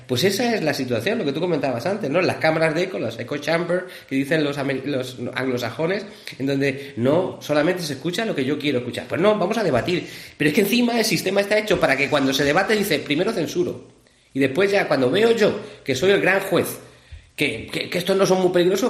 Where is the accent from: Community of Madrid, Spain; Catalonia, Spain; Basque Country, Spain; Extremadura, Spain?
Community of Madrid, Spain; Madrid; me crié en Madrid toda mi adolescencia, hasta la primera juventud en Madrid.